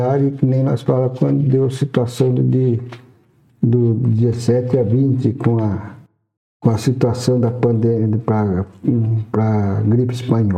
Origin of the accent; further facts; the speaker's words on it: Ivaiporã, Paraná, Brazil; moved away; also born or lived in Sorocaba; sou paranaense, da cidade de Ivaiporã, pertencente à diocese de Apucarana. Lá em 79 eu fiz o seminário menor, meu colegial, não cheguei a terminar. Em 81 mudamos para Sorocaba.